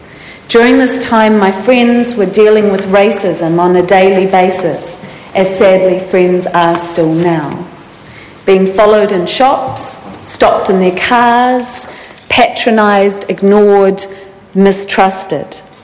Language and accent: English; Invercargill, Southland, New Zealand; I grew up in Invercargill.